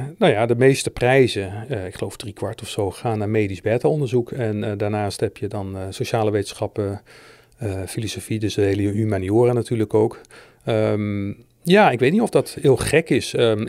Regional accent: Groningen, Netherlands; Ja, maar ik kom uit Groningen en wij Groningen zijn nogal nuchter en bescheiden.

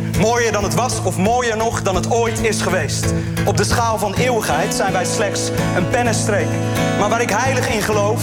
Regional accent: Almere, Flevoland, Netherlands; Ik ben opgegroeid in Almere en dat is voor niemand leuk...

